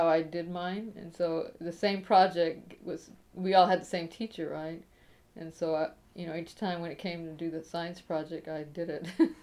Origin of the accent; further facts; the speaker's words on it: Crow, Texas, United States; also born or lived in Mercedes, Texas; Okay, I was born in Mercedes, Texas. I was just born there, but I grew up in Crow, Texas.